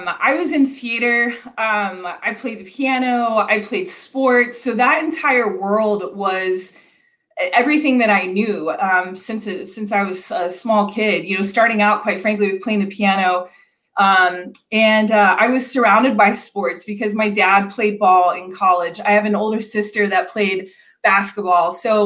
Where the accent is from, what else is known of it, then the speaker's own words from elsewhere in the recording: El Paso, Texas, United States; But I was born in the Midwest, but actually raised in West Texas in El Paso. Went to school in Dallas.